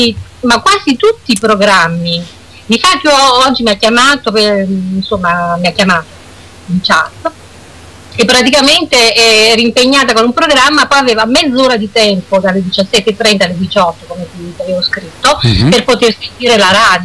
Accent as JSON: {"language": "Italian", "country": "Argentina", "said": "Io argentina, però diciamo che anche dall'altra parte c'è un po' di italiano."}